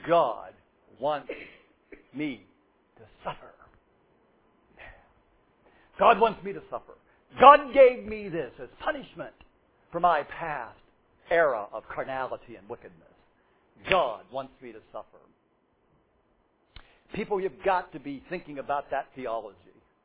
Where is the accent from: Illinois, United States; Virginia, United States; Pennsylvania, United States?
Pennsylvania, United States; I am a nothing from Armstrong County. I know my place.